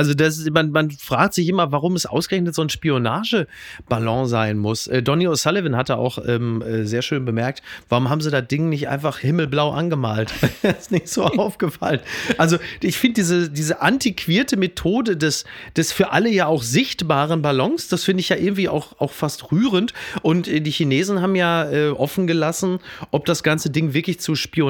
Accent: North Rhine-Westphalia, Germany; Ja, ich komme aus dem Ruhrgebiet

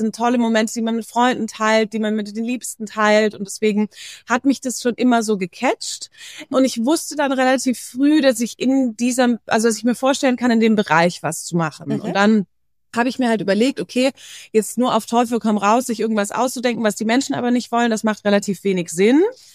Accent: United States; also born or lived in Asia; ich bin ziemlich international aufgewachsen. Das heißt, ich habe einen Großteil meiner Kindheit in Amerika verbracht. Wir waren dann auch noch lange in Asien. Ich habe im Ausland studiert

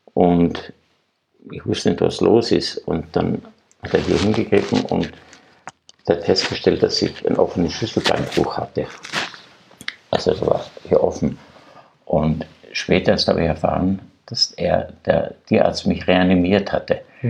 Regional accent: Graz, Styria, Austria; ich bin ja ein Grazer, ich war ein Stadtkind

